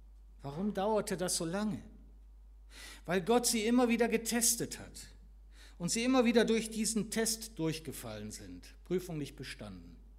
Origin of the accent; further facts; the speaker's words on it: North Rhine-Westphalia, Germany; Ich bin ja nah am Ruhrgebiet aufgewachsen.